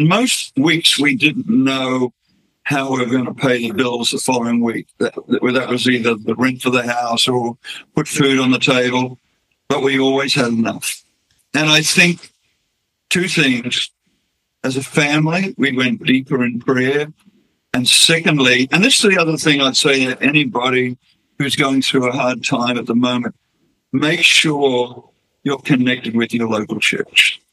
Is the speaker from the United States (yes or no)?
no; Australia; and we come from Australia, and as you know, Australia's post-Christian. Normally in Australia, we're the only people in our street going to church.